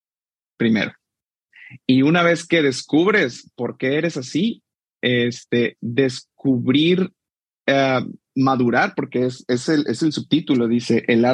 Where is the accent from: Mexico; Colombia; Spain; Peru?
Mexico; de México.